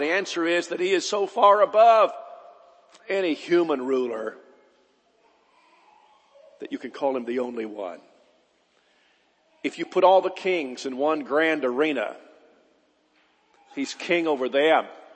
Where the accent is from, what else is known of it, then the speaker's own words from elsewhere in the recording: Alabama, United States; You and me, we're from Alabama, and I don't know how many of us get to go into the court of the Queen